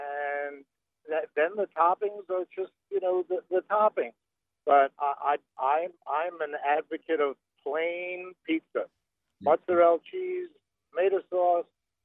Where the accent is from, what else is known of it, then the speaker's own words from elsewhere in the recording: New York, United States; And we talked for hours because we're both from New York.